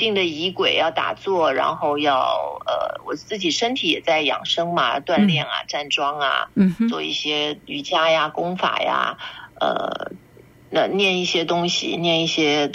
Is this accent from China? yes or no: yes; China; 尤其是我们中国人啊